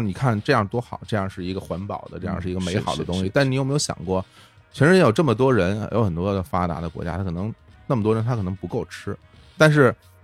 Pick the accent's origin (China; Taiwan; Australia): China; Beijing; 对，你包括我小的时候是在北京郊区长大嘛，然后那边我小时候还有很多种田，真正农民